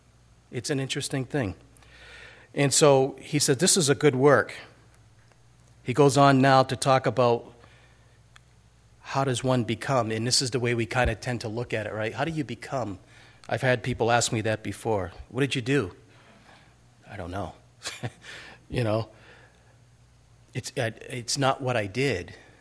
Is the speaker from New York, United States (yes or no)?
no; Fitchburg, Massachusetts, United States; when I grew up in Fitchburg, everybody went